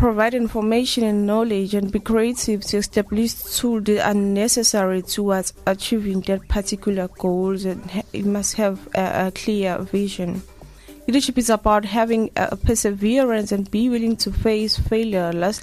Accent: Inanda, KwaZulu-Natal, South Africa; I'm from Inanda. I started my primary school at Shembe Primary School. I did my high school education in Inanda Comprehensive.

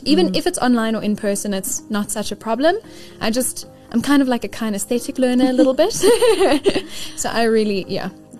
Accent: South Africa; also born or lived in Norway; I'm a dual citizen. I'm a South African Norwegian.

